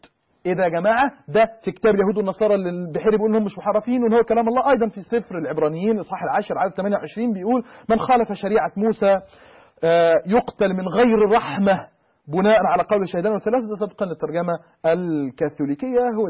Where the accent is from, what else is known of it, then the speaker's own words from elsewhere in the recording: Egypt; أنا دلوقتي مصري وما اخترتش إن أنا أكون مصري